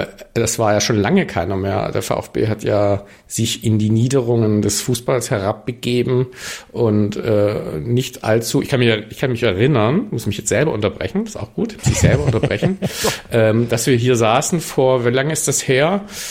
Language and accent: German; Stuttgart, Baden-Württemberg, Germany; als Stuttgarter vor dem Spiel Bayern gegen Stuttgart